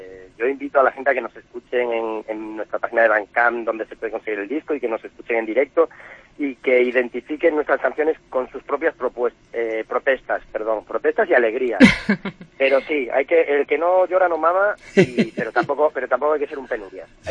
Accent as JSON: {"language": "Spanish", "country": "Spain", "said": "Somos españoles"}